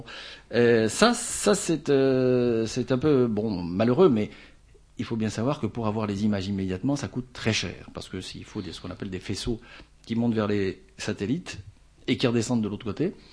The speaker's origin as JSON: {"language": "French", "country": "Algeria", "tie": "born or raised there", "moved": "yes", "said": "Bon, moi, je suis beaucoup plus âgé que vous. Hein. Et donc, j'avais un peu la chance de vivre dans ma jeunesse en Algérie"}